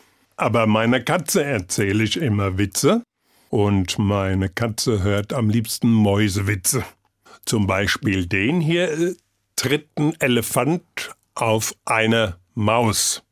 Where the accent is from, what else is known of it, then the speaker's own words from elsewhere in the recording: Burgholzhausen, Hesse, Germany; accent: Wetterau dialect; Heute spricht leider in Burgholzhausen, wo ich groß geworden bin, soweit ich weiß, keiner mehr die Originalmundart.